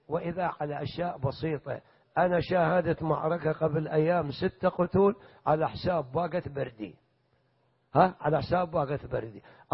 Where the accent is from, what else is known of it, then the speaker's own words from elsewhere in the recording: Iraq; وأنا ابن العراق وأشوف المجتمع هذا وهاي العشائر